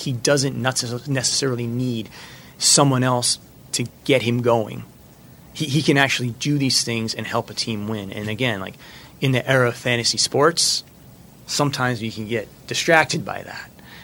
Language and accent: English; Massachusetts, United States; I'm from Massachusetts, and so is Nerlens.